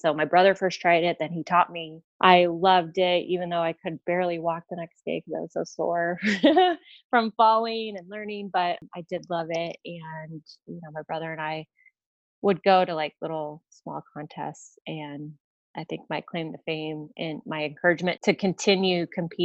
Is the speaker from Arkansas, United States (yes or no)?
no; Chicago, Illinois, United States; also born or lived in Colorado; I skied and I grew up skiing in Chicago, like when I was three. And then when I lived in Colorado, I skied.